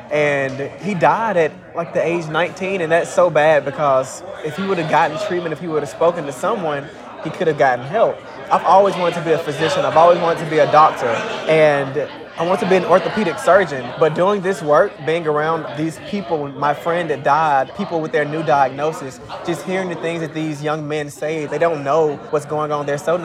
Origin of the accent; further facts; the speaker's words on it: Jackson, Mississippi, United States; from Jackson, Mississippi.